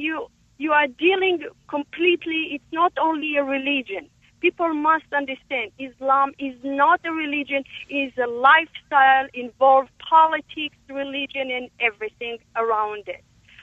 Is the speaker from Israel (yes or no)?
yes; Israel; English is a second language; However, as an Israeli, growing up in Israel, you know, people know that it's very hard, the life over there